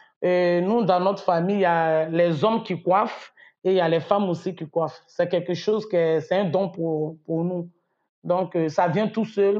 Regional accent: Abidjan, Côte d’Ivoire; Mais c'est mes origines, c'est là-bas que je suis née. Je suis né à Abidjan dans un quartier qu'on appelle Abobo. J'ai été élevé par mon père et ma mère.

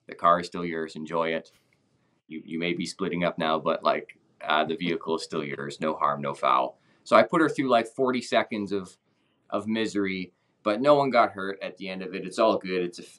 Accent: Calgary, Alberta, Canada; Yeah, I'm from Calgary, and I started comedy because I was in radio

